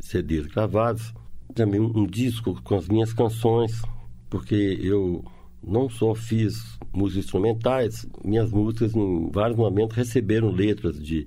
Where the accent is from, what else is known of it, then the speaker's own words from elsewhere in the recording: Guanhães, Minas Gerais, Brazil; born there; moved away as an adult; now in Belo Horizonte, Brazil; nasci em Guanhães, no interior de Minas Gerais, e vim para Belo Horizonte para fazer o curso de Engenharia Civil.